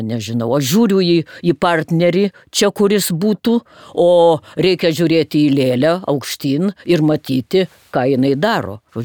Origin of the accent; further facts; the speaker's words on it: Lithuania; Esu karo ir pokario metų vaikas. Ir iki 6 metų mano vaikystė prabėgo Šiaurės Lietuvoj prie Siauruko traukinio.